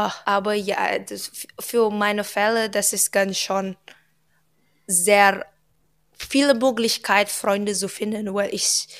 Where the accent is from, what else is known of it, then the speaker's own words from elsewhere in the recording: Indonesia; German is a second language; Ich komme aus Indonesien